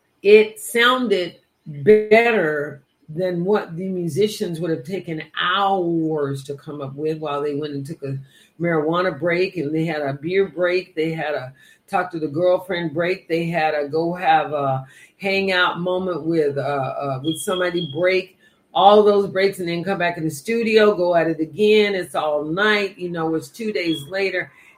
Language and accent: English; the South, United States; I grew up in the South